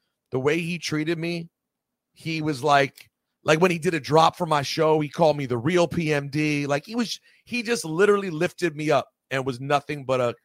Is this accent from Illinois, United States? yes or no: no; Maryland, United States; because I called … to win the cassette for